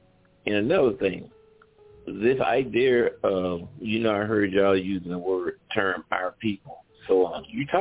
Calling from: Midwest, United States; I'm calling from the Midwest.

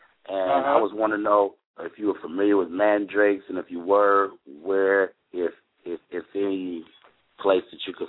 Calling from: Anderson, Indiana, United States; I'm calling from Anderson, Indiana.

